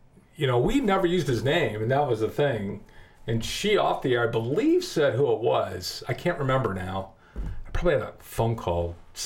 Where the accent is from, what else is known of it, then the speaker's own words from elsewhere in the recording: Saginaw, Michigan, United States; I'm from Saginaw, you know, so I grew up in a rough neighborhood.